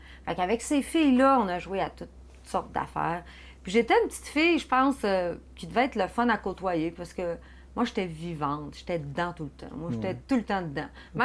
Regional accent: Girardville, Quebec, Canada; Moi, je m'inventais un monde là, chez nous à Girardville.

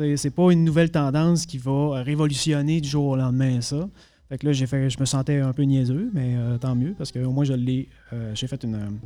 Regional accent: Quebec, Canada; accent: Montreal and Lac-Bouchette; 10 ans de Montréal, maintenant t'as un accent et à Montréal et au lac Bouchette, donc j'ai comme mon propre accent maintenant qui me suit.

